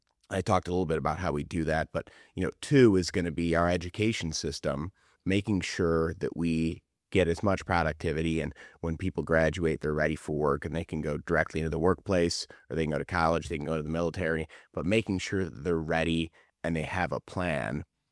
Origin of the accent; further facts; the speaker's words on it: Richfield, United States; I grew up in Richfield, and it used to be a trucking hub.